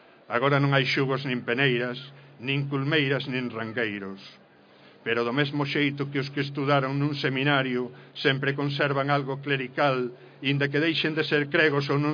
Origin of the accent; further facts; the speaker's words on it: Galicia, Spain; Porque eu nací no Neolítico. Os labregos galegos que teñen, que temos 60 anos ou máis, nacemos case no Neolítico.